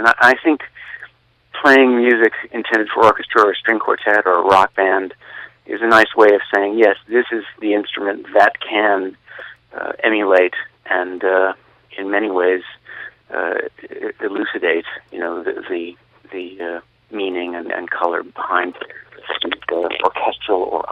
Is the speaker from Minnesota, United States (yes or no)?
no; Pittsburgh, Pennsylvania, United States; when I was growing up in Pittsburgh, I played a regular weekend jazz gig